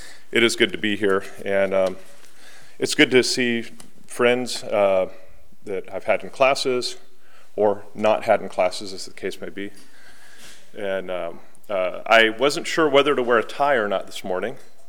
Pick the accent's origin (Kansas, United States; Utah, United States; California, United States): California, United States; So I'm from California.